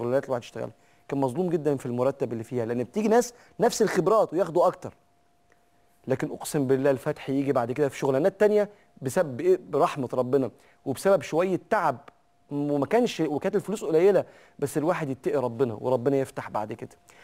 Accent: Egypt; لسه احنا في بلادنا مصر مش كل الإشارات فيها كاميرا

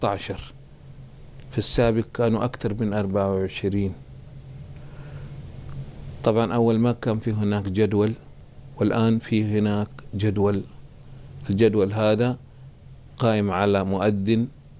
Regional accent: Mecca, Makkah Province, Saudi Arabia; عندنا في مكة نسميه شيخ المؤذنين

